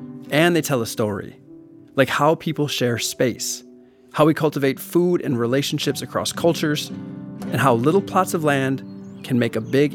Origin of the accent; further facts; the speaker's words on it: Milwaukee, Wisconsin, United States; Now, I'm from Milwaukee, but my food home spans from my abuelita's tamales to charnina, or Polish blood soup.